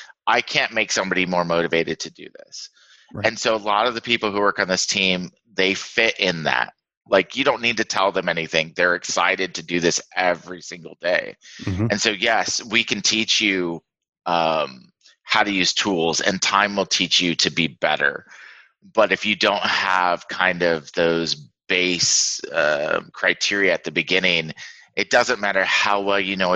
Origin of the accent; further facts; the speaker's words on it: California, United States; I grew up in the Bay Area.